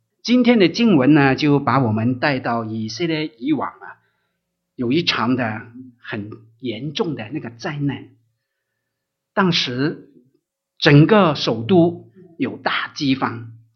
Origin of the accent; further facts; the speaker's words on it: China; 所以我们中国人呢，自古以来都说民以食为天嘛，是吧？